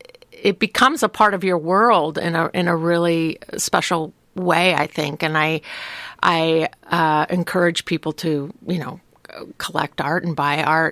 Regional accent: Portland, United States; So I grew up in Portland. And like I said, my dad grew up here

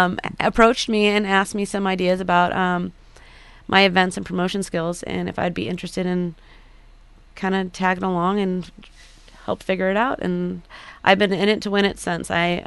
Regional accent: California, United States; I was a boxer from Southern California.

